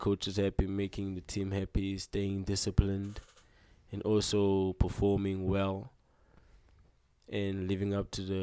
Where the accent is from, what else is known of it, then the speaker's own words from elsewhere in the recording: Lwandle, Western Cape, South Africa; Yeah, like living in township, it's always difficult, because you being influenced by many bad stuff happening around you.